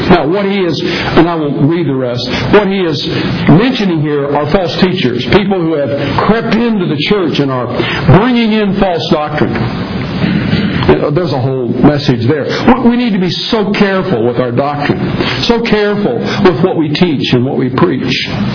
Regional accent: West Virginia, United States; I pastored a church some years ago in my home state of West Virginia

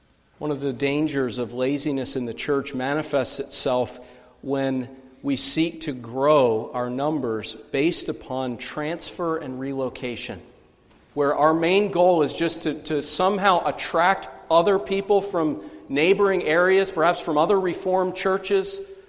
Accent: Pennsylvania, United States; I'm originally from Lancaster County in Pennsylvania

